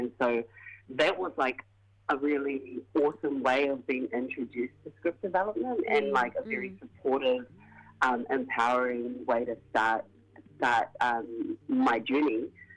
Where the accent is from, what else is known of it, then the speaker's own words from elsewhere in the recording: Tolaga Bay, Gisborne, New Zealand; It's also in my hometown called Tolaga Bay.